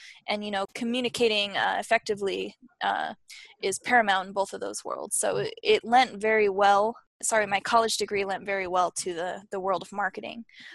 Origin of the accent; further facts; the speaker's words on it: Las Vegas, Nevada, United States; moved away as an adult; I am actually from Las Vegas, born and raised. There are not a lot of us, and I just on an 18-year-old's whim just up and left and went across the country to go to the school.